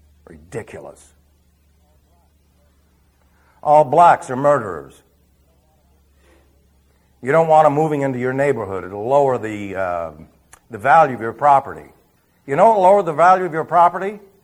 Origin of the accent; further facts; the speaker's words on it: New York City, New York, United States; born there; I was born in New York City, so you know where I originally came from.